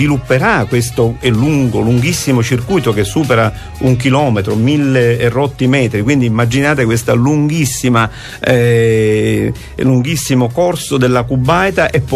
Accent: Sicily, Italy; la Sicilia, non solo perché siamo siciliani

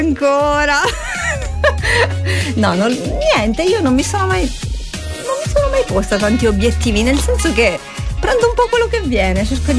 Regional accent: Tuscany, Italy; Te l'ho detto che sono toscana, sì.

